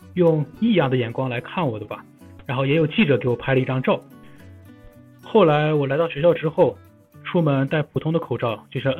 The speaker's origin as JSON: {"language": "Chinese", "region": "Inner Mongolia", "country": "China", "moved": "yes", "lives_now": "South Korea", "said": "我一开始来韩国的时候，到机场的时候，因为我是从内蒙来到韩国的，中间需要从沈阳转机"}